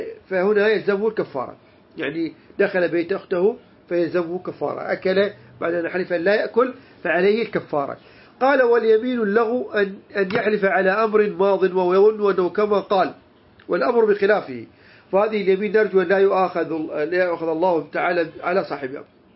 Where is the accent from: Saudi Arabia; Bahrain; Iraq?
Iraq; عزة الله هذا عندنا في العراق موجودة بكثرة